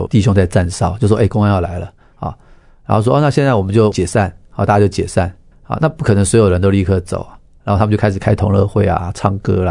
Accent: Taiwan; 那我是一个台湾人给他看证件还得了

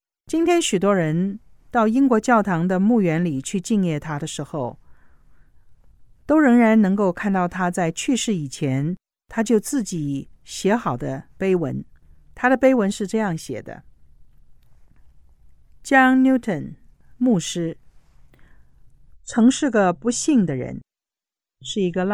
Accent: China; 这种五音阶的结构对我们中国人来说特别有亲切感

